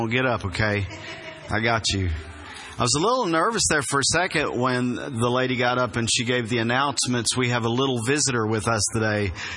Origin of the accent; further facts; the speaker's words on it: McDowell County, United States; I'm originally from McDowell County.